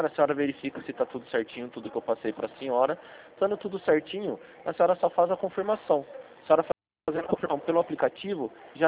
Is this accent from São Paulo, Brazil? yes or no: yes; São Paulo, Brazil; eu sou daqui de São Paulo